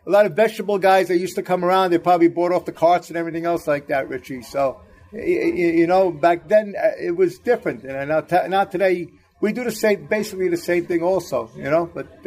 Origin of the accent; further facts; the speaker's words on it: Bronx, New York, United States; also born or lived in Manhattan; When we grew up, I grew up in Manhattan. I was born on Baxter Street, but at 5 years old, we moved up to the Bronx.